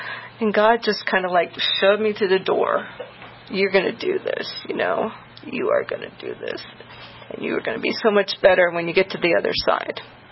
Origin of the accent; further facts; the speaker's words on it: Longmont, Colorado, United States; I'm from Longmont.